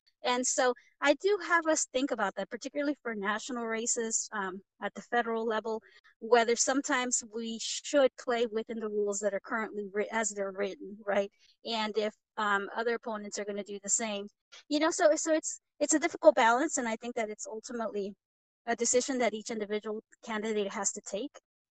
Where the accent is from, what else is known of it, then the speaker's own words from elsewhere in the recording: Georgia, United States; I grew up on Buford Highway and went to Cross Keys for high school.